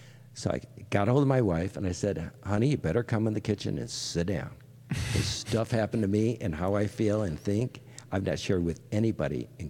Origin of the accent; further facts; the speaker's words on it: Detroit, Michigan, United States; it was safer than what I had growing up in Detroit.